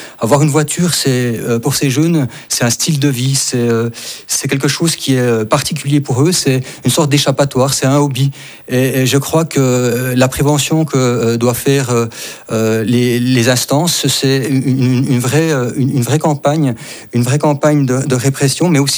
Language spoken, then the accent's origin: French; Jura, Switzerland; c'est vrai qu'en tant que jurassien, ces chiffres qui ont été donnés m'ont interpellé.